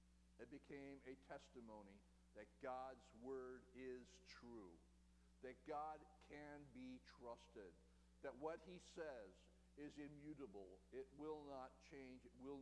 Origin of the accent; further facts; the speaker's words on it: Chambersburg, Pennsylvania, United States; And we're from Chambersburg, Pennsylvania. You ever get to South Central Pennsylvania, look us up.